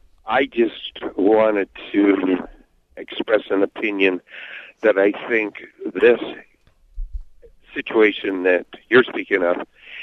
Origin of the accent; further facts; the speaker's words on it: Canada; moved away as an adult; now in United States; I'm 73 years old, and I have seen, since I immigrated from Canada 40 years ago, we're just going downhill so fast.